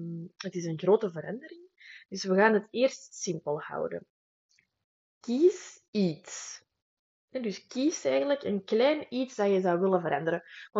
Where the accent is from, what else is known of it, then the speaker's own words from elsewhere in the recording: Antwerp, Belgium; accent: Antwerp dialect; Allee, in het Antwerpse dan, hè? Excuses voor mijn dialect.